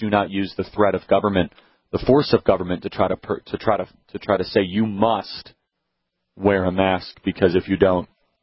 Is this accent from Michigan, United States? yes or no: no; Chicago, Illinois, United States; Yeah, so I grew up in Chicago, started Turning Point USA when I was 18.